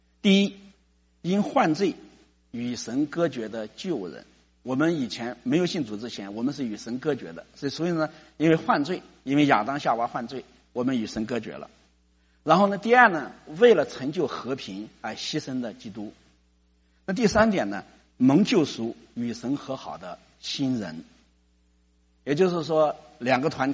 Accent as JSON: {"language": "Chinese", "country": "China", "lives_now": "Los Angeles, United States", "said": "我是中国人，我就拿中国护照，我也希望我们的护照确实能这么牛。"}